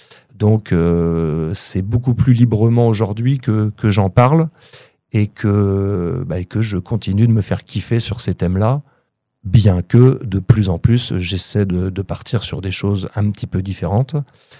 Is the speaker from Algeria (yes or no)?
no; Poitiers, Nouvelle-Aquitaine, France; Donc oui, je suis natif de Poitiers, alors qu'il n'est déjà pas une capitale mondiale, qui est déjà la campagne pour beaucoup. Et je travaille et vis dans le monde agricole, dans un petit bled dans le 86 qui s'appelle Verrières.